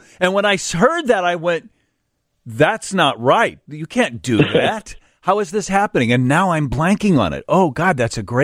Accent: Illinois, United States; I'm from Will County.

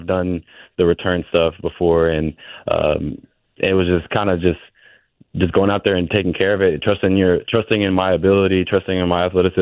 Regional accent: Houston, Texas, United States; So I'm originally from Houston, Texas.

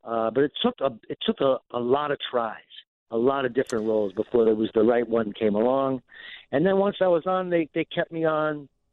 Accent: Cambridge, Massachusetts, United States; Oh, yeah, because, I mean, I'm a New Yorker. My parents are from New York. I grew up in Cambridge only because my dad was working there for a little while. I went to high school in Cambridge.

